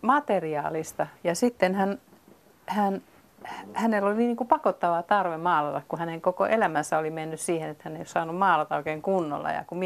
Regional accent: Helsinki, Uusimaa, Finland; now in Padasjoki, Finland; ja olen Helsingistä kotoisin, mutta muuttanut eläkepäivinä tänne Padasjoelle

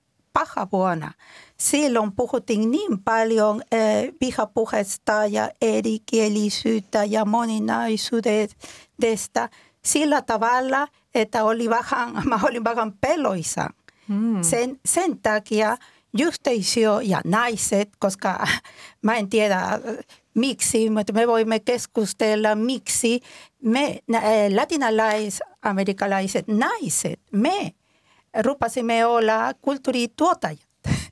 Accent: Peru; Finnish is a second language; now in Finland; minä olen perulainen.

